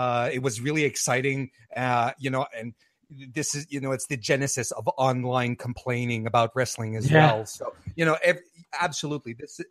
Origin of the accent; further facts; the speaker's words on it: Canada; Now I'm Canadian, right?